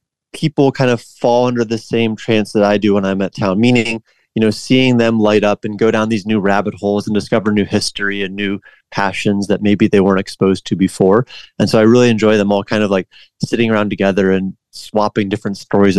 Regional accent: Florida, United States; and it's something that I used to like a lot, you know, growing up in Florida.

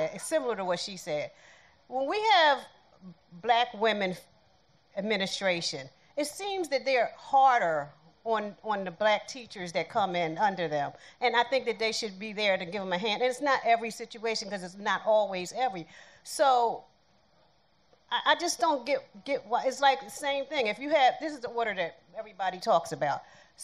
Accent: Philadelphia, Pennsylvania, United States; I'm from Philly.

